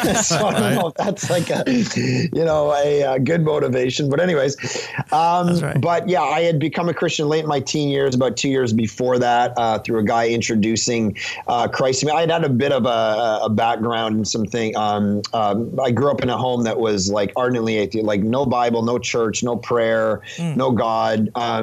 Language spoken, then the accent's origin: English; Ontario, Canada; now in Vancouver, Canada; I grew up outside of Toronto before I came to Vancouver